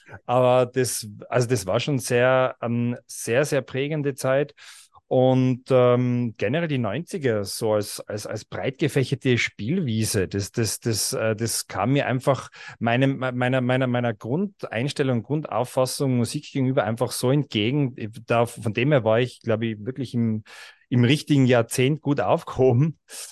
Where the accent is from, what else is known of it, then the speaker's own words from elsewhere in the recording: Austria; Ich bin aus Österreich, in Innsbruck wohnhaft, bin Jahrgang 79, also stolze 44 Jahre alt bereits.